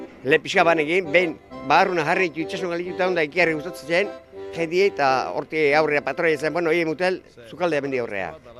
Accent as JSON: {"language": "Basque", "town": "Zarautz", "region": "Basque Country", "country": "Spain", "said": "Zarrauztara."}